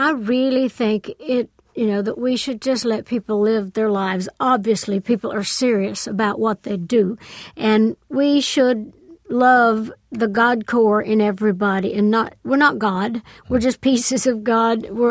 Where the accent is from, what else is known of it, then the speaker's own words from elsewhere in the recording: the South, United States; I grew up in the South and in a, you know, fundamental church and all that stuff.